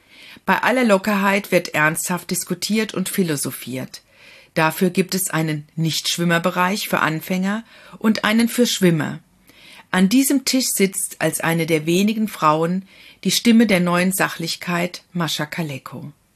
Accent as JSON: {"language": "German", "town": "Kaiserslautern", "region": "Rhineland-Palatinate", "country": "Germany", "tie": "born or raised there", "said": "In meiner Heimatstadt Kaiserslautern."}